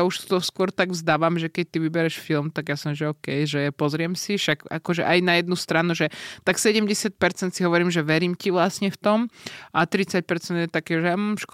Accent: Slovakia; čo som odišla zo severu, vyrastala som na dedine

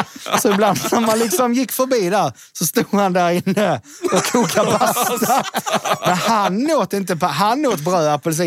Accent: Helsingborg, Skåne, Sweden; Jag är från Helsingborg.

